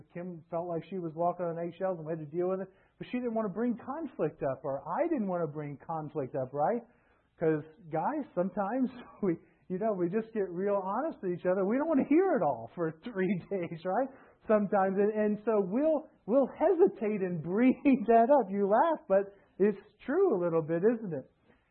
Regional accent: the South, United States; now in New York, United States; I know the culture here, and it's not pro-gun, but we grew up in the South. And we had lots of guns.

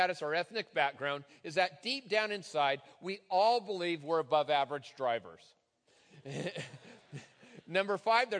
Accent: Tacoma, Washington, United States; for those of you who are from my hometown, Tacoma, watching online.

